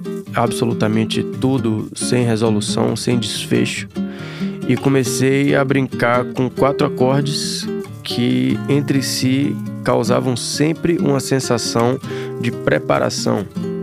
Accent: Salvador, Bahia, Brazil; now in São Paulo, Brazil; eu vim de Salvador, moro aqui em São Paulo desde o começo desse ano

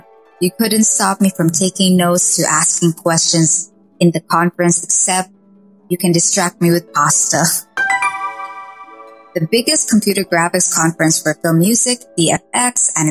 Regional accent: Philippines; I am from the Philippines

